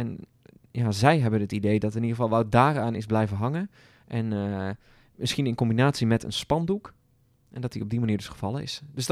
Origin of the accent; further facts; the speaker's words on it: North Brabant, Netherlands; Als Brabander moet ik me nu opwerpen als een soort buffer?